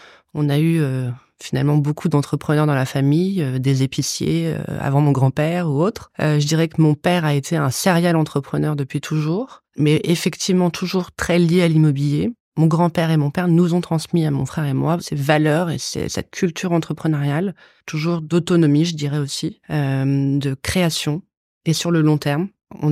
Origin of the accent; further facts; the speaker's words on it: Boulogne-Billancourt, Île-de-France, France; born there; also born or lived in Paris / Rennes; Alors, je suis née à Boulogne-Billancourt avec des parents qui étaient tous les deux nés à Rennes. Donc, j'ai, depuis mon enfance, toujours été un peu entre Paris et Rennes. Tous mes grands-parents étaient en Bretagne